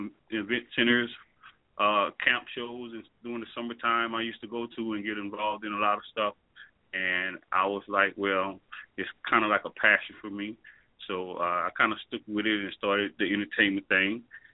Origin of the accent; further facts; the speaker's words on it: Houma, Louisiana, United States; born there; moved away as an adult; now in Dallas, United States; Actually, I was born in Houma, Louisiana. Well, most, you know, people call it's Houma, H-O-U-M-A. That's probably about 45 minutes right outside of New Orleans, from Baton Rouge. I came to Dallas, I believe it was about 1991